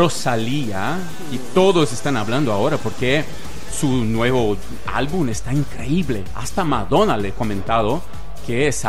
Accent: Brazil; Spanish is a second language; Yo soy de Brasil. En Brasil hay muchas ferias así bonitas también.

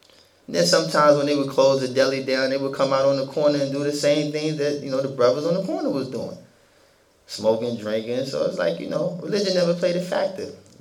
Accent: New York City, New York, United States; Growing up in New York City, we all know this is a very multicultural place. Very diverse.

